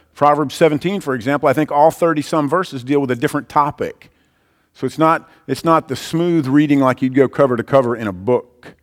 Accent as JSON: {"language": "English", "region": "Iowa", "country": "United States", "tie": "born or raised there", "said": "I grew up in Iowa, and in Iowa, everybody wrestles."}